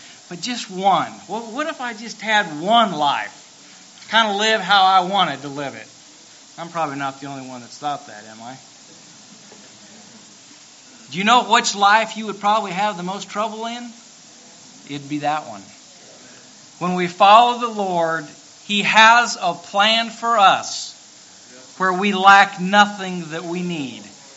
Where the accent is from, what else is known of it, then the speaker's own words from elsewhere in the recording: Louisiana, United States; I'm from Louisiana, and my testimony this morning is I'm on the winning side.